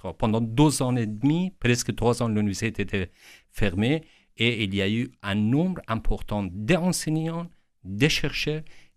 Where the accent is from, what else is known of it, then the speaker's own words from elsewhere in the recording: Iran; French is a second language; moved away; j'ai quitté l'Iran en 1982 et j'ai pris après plusieurs pays. Finalement, je me suis installé définitivement en 1994 et je ne savais du tout, même pas un mot en langue française